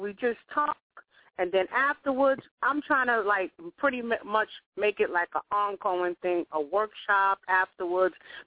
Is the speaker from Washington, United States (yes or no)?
no; New York, United States; now in Wilmington, United States; I'm originally from New York.